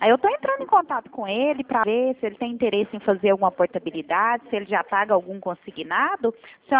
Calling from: Goiânia, Goiás, Brazil; É 62, né? Que a gente é aqui de Goiânia.

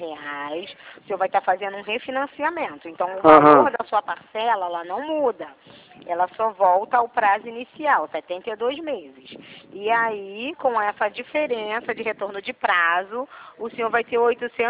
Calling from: Rio de Janeiro, Brazil; eu sou daqui do centro do Rio

